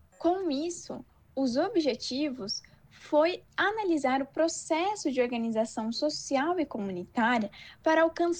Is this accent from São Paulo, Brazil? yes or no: yes; Votuporanga, São Paulo, Brazil; born there; now in Londrina, Brazil; eu tenho 20 anos, sou nascida da cidade de Votuporanga, São Paulo, atualmente moro em Londrina, cursando arquitetura e urbanismo na Universidade Estadual de Londrina.